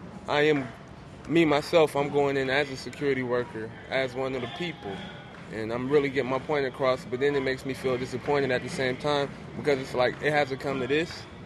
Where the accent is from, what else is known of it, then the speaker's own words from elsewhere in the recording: Duarte, California, United States; I'm from Duarte, California.